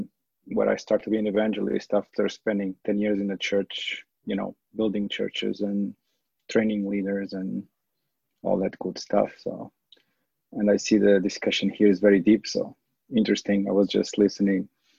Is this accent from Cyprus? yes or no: no; Portugal; now in United States; Well, I'm a Portuguese guy living in the United States for 6 years now, working in high tech here in Silicon Valley.